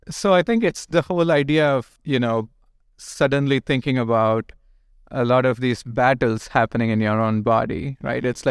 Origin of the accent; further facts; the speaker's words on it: India; moved away as an adult; I grew up in India.